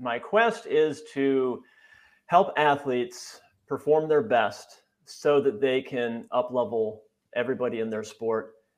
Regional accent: Wisconsin, United States; also born or lived in San Francisco Bay Area; I grew up in Wisconsin. So like it's kind of dyed in the wool.

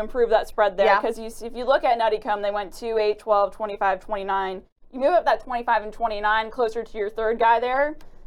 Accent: North Carolina, United States; The state, because I'm from North Carolina.

